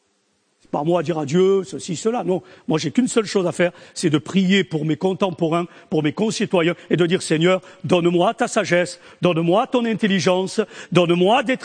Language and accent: French; France; Pourtant, je suis français, hein.